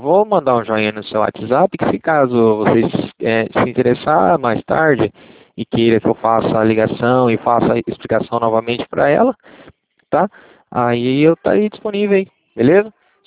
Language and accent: Portuguese; Cornélio Procópio, Paraná, Brazil; Tá, eu sou de Cornélio Procópio, tá? Paraná, beleza?